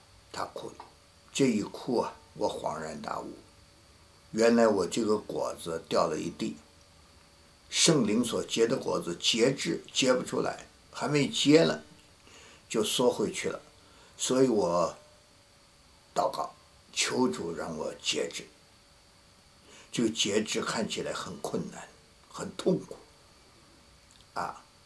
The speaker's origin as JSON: {"language": "Chinese", "region": "North China", "country": "China", "said": "那兄弟我就是北方人，所以吃饭喜欢吃面啊，我有许多喜欢吃的东西。"}